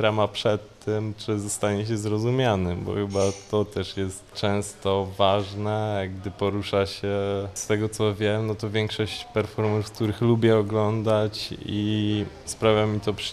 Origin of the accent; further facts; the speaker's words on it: Toruń, Kuyavian-Pomeranian Voivodeship, Poland; Jestem z Torunia. Studiuję tutaj, zacząłem drugi stopień magisterki u nas na Wydziale Sztuk Pięknych na UMK w Toruniu.